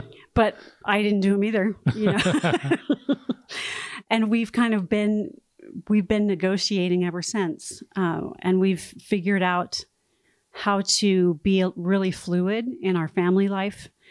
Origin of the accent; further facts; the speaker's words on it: California, United States; I was raised in Southern California.